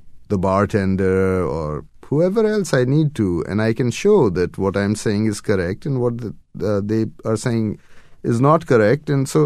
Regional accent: Pakistan; I don't know. I'm from Pakistan, man.

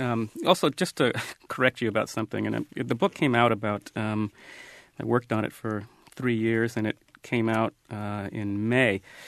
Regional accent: Seattle, Washington, United States; I'm an African American, and I grew up in Seattle.

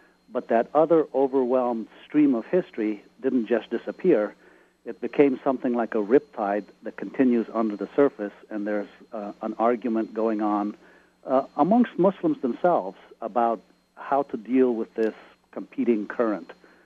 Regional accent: Afghanistan; I was born and raised in Afghanistan, and of course, therefore, going to school in Afghanistan

